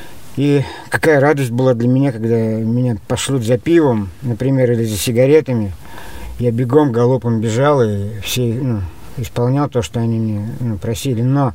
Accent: Ulyanovsk, Ulyanovsk Oblast, Russia; also born or lived in Udmurtia; Мне 39 лет. … Я родился в Удмуртии. В середине 80-х переехал в город Ульяновск со своей матерью и с младшим братом.

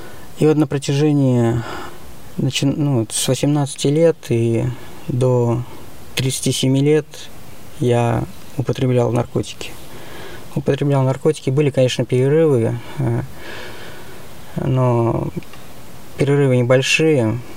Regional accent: Kirishi, Leningrad Oblast, Russia; Мне 42 года. Я родом с Ленинградской области, город Кириши. Там родился, там проводил свою юность.

